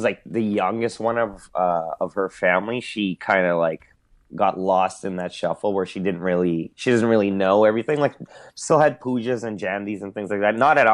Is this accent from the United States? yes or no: no; Scarborough, Ontario, Canada; It was the best. I mean, it's like the most multicultural way you could bring up.